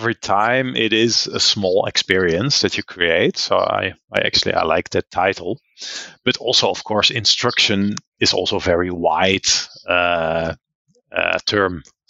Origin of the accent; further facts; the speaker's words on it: Netherlands; I'm from the Netherlands.